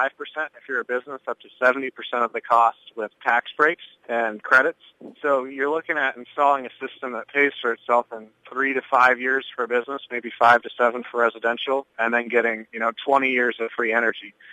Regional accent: Columbus Junction, Iowa, United States; I'm actually from Columbus Junction.

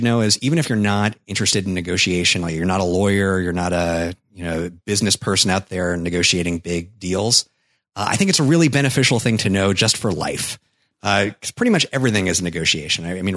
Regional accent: New York, United States; And I think, so growing up in New York, I was a big haggler.

